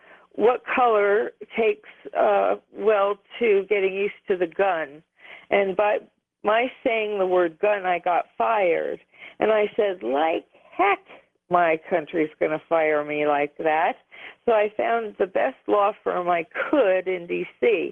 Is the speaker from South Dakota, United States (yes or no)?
no; New Jersey, United States; I grew up in New Jersey, and I saw the towers being built, and I just felt it.